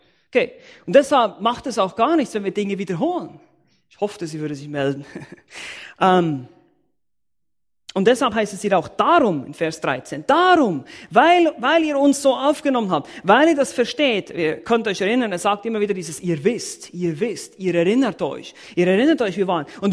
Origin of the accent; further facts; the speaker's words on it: Switzerland; Ich bin Schweizer, ich weiß, von was ich rede.